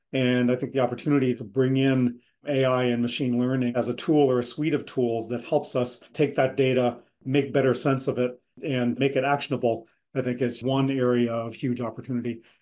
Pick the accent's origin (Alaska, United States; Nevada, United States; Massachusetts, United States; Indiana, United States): Massachusetts, United States; And big efforts started in Massachusetts, my home state